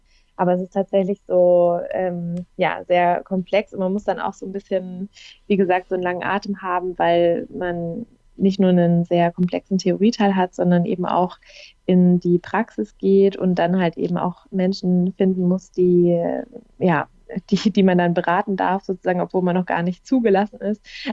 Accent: Southern Germany, Germany; now in Hamburg, Germany; ich wohne in Hamburg. Ich komme eigentlich aus dem Süden, aber so genau wollen wir jetzt nicht darauf eingehen. Genau, ich bin 31, wohne in Hamburg

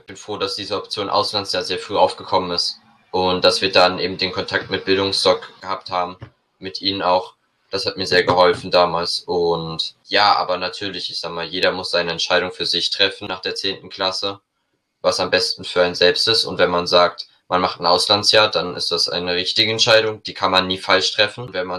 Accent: Radebeul, Saxony, Germany; ich komme aus Radebeul.

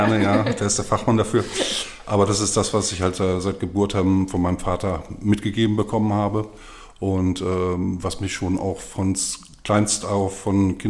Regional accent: Cologne, North Rhine-Westphalia, Germany; born there; ich bin 54 Jahre alt, komme gebürtig aus Köln

